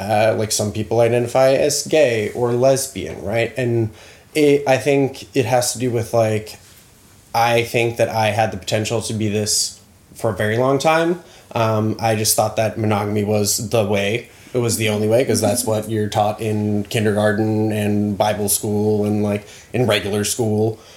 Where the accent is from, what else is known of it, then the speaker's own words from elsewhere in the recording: Bergen, Vestland, Norway; English is a second language; moved away as an adult; also born or lived in United States; I am Norwegian-American, so I was born and raised in Bergen, lived there for 19 years, then I ran away to the United States